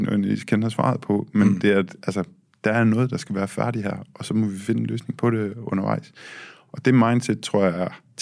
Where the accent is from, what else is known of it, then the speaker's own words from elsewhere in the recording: Ringkøbing, Central Denmark Region, Denmark; det var ikke særlig svært at være en sej fyr i Vestjylland eller i Ringkøbing, hvor jeg voksede op.